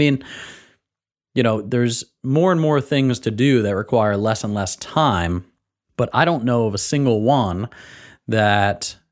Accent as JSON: {"language": "English", "region": "New Jersey", "country": "United States", "said": "I'm from New Jersey, so we wanted to go somewhere a little bit warmer"}